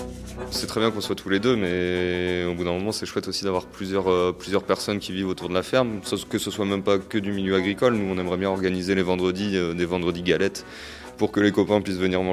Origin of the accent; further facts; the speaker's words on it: Redon, Brittany, France; avec Manu, on est quand même issus du sud de Rennes. Enfin, à la base, on est originaire de Redon même.